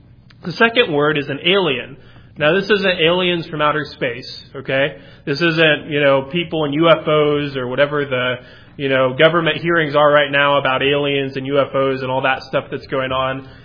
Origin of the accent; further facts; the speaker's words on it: Midwest, United States; They were just different than how we grew up here in the Midwest.